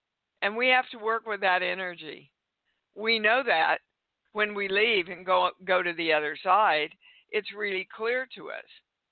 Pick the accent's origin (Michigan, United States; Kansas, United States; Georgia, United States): Kansas, United States; I was raised in Kansas.